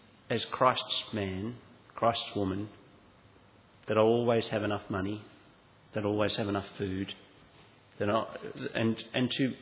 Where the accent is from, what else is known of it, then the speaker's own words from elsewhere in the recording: Australia; But the wonderful privilege of being Australian is that we don't have to make that choice